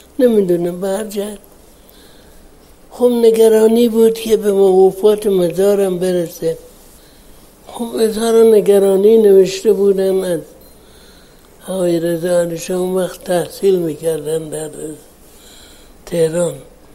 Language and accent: Persian; Iran; اینجا سرایی است که من درش بزرگ شدم